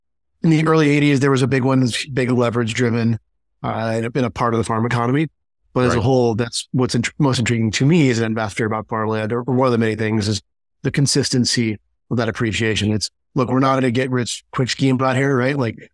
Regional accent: Arkansas, United States; So I grew up here in Arkansas, where I live today.

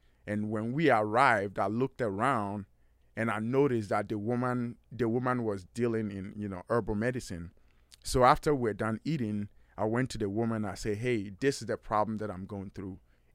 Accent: Ghana; And I'm born and raised in Ghana.

